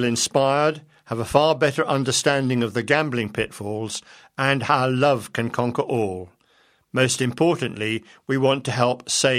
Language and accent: English; Leicester, East Midlands, United Kingdom; Playing for England at all levels, from schoolboys through to international, while at my hometown club, Leicester City, playing for England in 3 World Cups